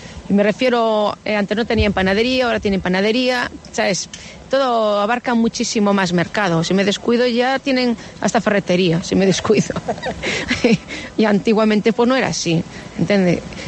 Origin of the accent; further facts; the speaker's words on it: Ponteareas, Galicia, Spain; Yo soy de Puente Areas, de la zona de Vigo.